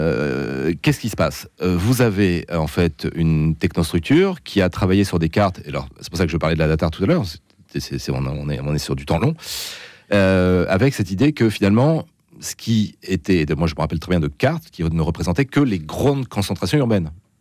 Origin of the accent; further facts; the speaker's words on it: France; Je suis français